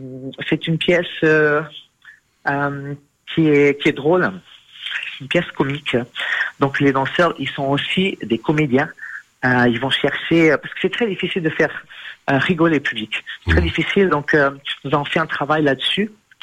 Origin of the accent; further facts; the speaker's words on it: Portugal; Donc moi je suis portugais